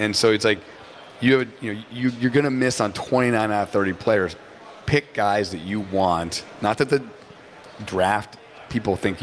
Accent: New Hampshire, United States; also born or lived in Boston; I was in Boston for a long time. I grew up in New Hampshire, but, I'm not a Patriots fan anymore.

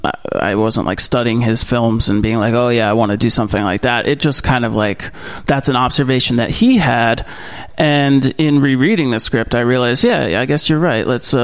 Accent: Vermont, United States; I grew up in Vermont.

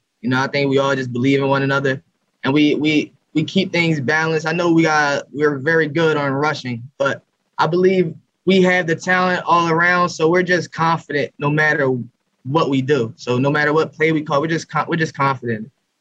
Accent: Bristol, Pennsylvania, United States; and I'm close to Doylestown. I'm from Bristol. So it's like 40 minutes down the road.

